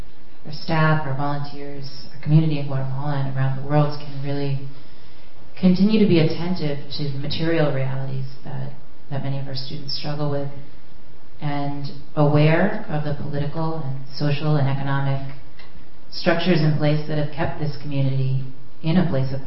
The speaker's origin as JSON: {"language": "English", "town": "Portland", "region": "Maine", "country": "United States", "said": "I'm visiting today from Portland, Maine."}